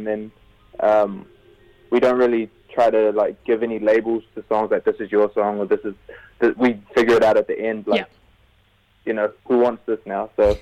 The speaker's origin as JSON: {"language": "English", "region": "Auckland", "country": "New Zealand", "tie": "born or raised there", "said": "just growing up in Auckland and things like that."}